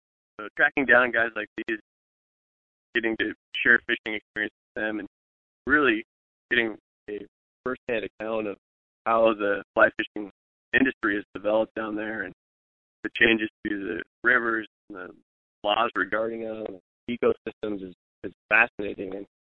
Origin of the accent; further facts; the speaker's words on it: Montana, United States; now in Seattle, United States; Well, I grew up in Montana. My family was a fly fishing family, and got started with that fairly early.